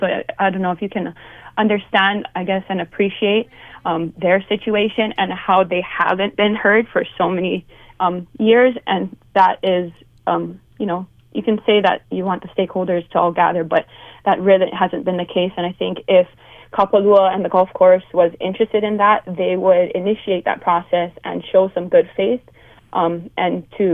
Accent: Hawaii, United States; Yeah, I actually was born and raised in Maui

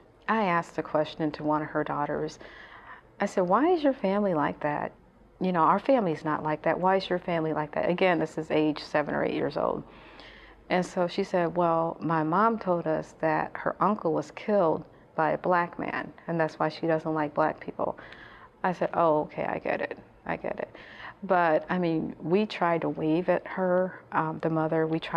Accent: Chicago, Illinois, United States; now in Valparaiso, United States; There was a lot of positive things growing up in Cabrini-Green, and there's a lot of negative things as well.

